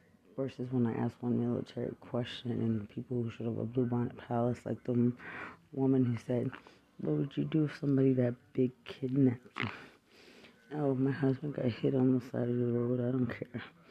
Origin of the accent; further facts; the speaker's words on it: Lubbock, Texas, United States; And when he talks to someone like me, and I'm from Lubbock